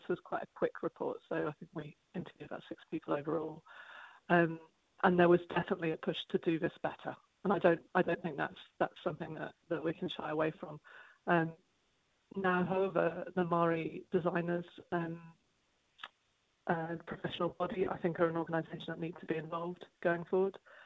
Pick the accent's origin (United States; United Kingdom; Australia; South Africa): United Kingdom; Brixton, London; No, I was born in South London, so I'm from Brixton.